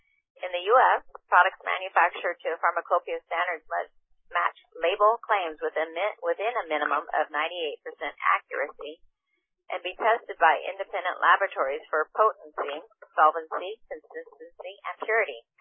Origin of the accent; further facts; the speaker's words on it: Iowa, United States; I grew up in Iowa, so, you know, it's like you're either praying for rain, doing the rain dance outside, or you're praying for it to stop because there's too much.